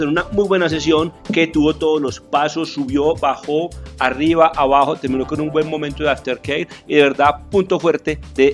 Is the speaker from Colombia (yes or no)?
yes; Colombia; nosotros como colombianos tenemos a veces la costumbre